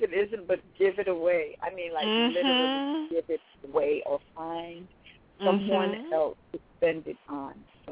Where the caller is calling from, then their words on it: Virginia, United States; I'm calling from Virginia.